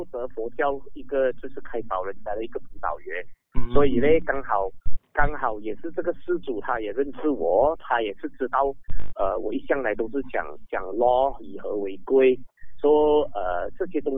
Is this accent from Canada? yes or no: no; Penang, Malaysia; 我是槟城人，所以我刚好我今天有在出席一些活动，所以我就过来 KL。